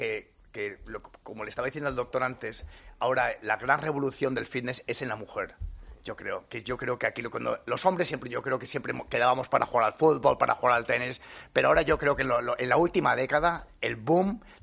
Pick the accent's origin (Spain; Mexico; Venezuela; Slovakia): Spain; moved away as an adult; Yo me fui de España a los 18 años.